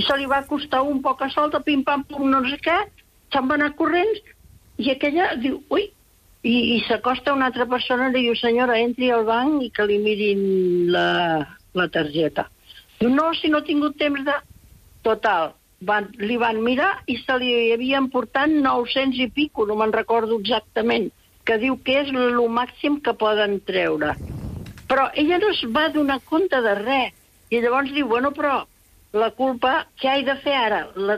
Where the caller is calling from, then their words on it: Barcelona, Catalonia, Spain; però sóc de Barcelona, no de Piera.